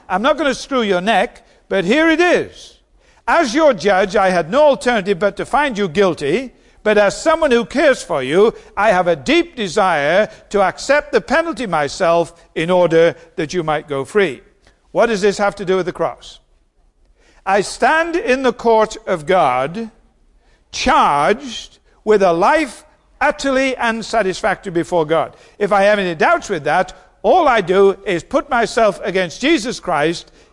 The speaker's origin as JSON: {"language": "English", "country": "United Kingdom", "said": "Now, I'm British, so that it goes with the bloodstream."}